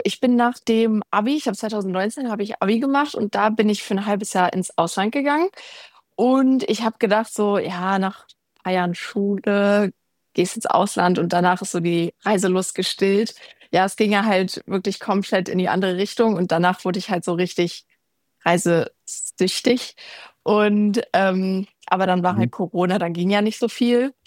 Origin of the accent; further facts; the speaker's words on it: Remscheid, North Rhine-Westphalia, Germany; Meine Heimatstadt, also ich komme aus Remscheid, das ist eine Stadt in Nordrhein-Westfalen.